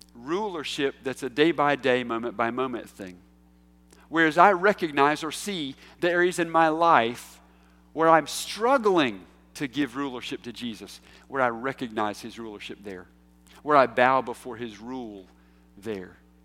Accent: United States; I'm an American. I'm a patriot. I love this country. I am so blessed to be here.

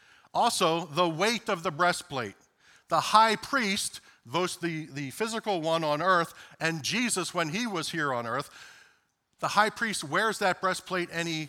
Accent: Philadelphia, Pennsylvania, United States; When I was growing up in South Philadelphia in the Catholic bastion there

